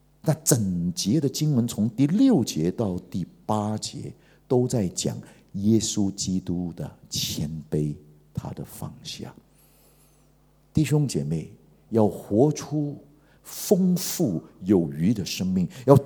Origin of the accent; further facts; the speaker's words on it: China; 我们中国人